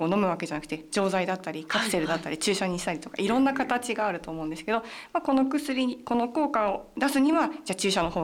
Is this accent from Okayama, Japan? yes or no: no; Shimizu, Shizuoka, Japan; moved away; すごく田舎なんですけど、寸東郡清水町っていう柿田川の湧き水が有名なところの出身でして